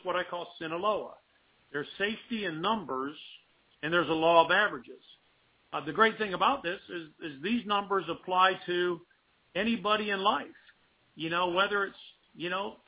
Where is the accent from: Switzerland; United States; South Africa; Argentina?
United States; Grand Rapids, Michigan; also born or lived in Austin, Texas; I moved from Austin, Texas, back to Grand Rapids, Michigan, where I was from, and I started an environmental company.